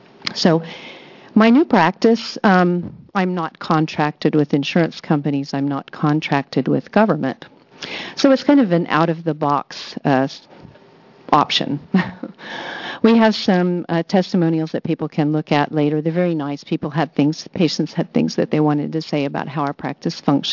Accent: Virginia, United States; now in Coos Bay, United States; I'm from Virginia. I'm a Virginia transplant.

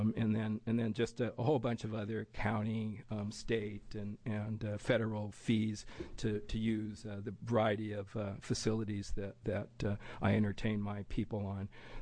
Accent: Eugene, Oregon, United States; I'm from Eugene, Oregon.

